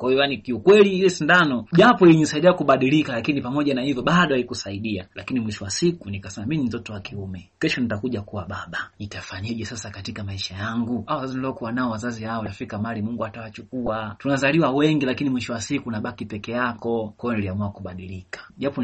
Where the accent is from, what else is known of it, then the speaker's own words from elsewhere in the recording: Ruvuma, Tanzania; born there; ni kijana ambaye nilizaliwa katika mkoa wa Ruvuma lakini wazazi wangu walikuwa wanafanya kazi Dar es Salaam. Katika familia yetu tulizaliwa watoto wanne, mimi nikiwa mtoto wa pili.